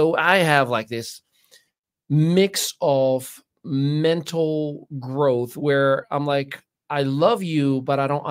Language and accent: English; United States; So, growing up in the United States in a Western, I'm just going to call it for what it is, definitely not a spiritually healthy environment as a whole